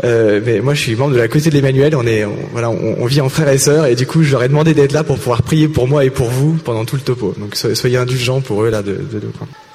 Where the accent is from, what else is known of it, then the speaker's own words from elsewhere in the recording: Toulon, Provence-Alpes-Côte d'Azur, France; j'ai 35 ans, je viens de Toulon, je suis célibataire pas encore marié, je bosse dans la promotion immobilière et je suis membre de la communauté de l'Emmanuel.